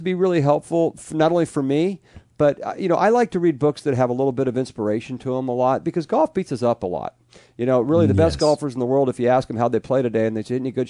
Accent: California, United States; I'm fortunate too in that I grew up in Southern California, or just California in general

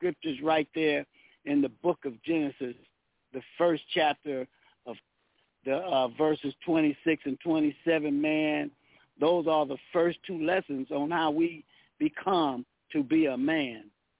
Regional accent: Los Angeles, California, United States; I'm born and raised in Los Angeles.

